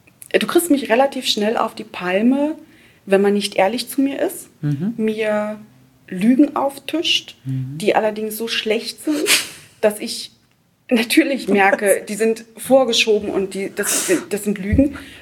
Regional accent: Saxony-Anhalt, Germany; ich wohne nicht in der Nähe von Braunschweig. Ich komme aus der Nähe von Magdeburg

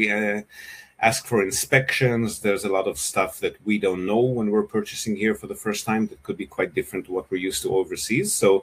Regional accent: Israel; moved away as an adult; also born or lived in Australia; now in Japan; So I was born and bred in Israel, kind of ran away from Israel in my late 20s, migrated to Australia, lived there for about 10 years, so dual citizenship now. And then about 15 years ago, I moved to Japan with my partner

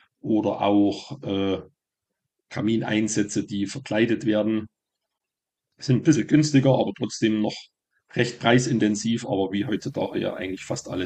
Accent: Oelsnitz, Saxony, Germany; Ich bin in Ölsnis geboren und ja, lebe mein ganzes Leben schon hier. Einmal haben wir ein paar Jahre dann mit meiner Frau die erste Wohnung hatten wir in Weischlitz, sie ist 10 Kilometer weiter von hier.

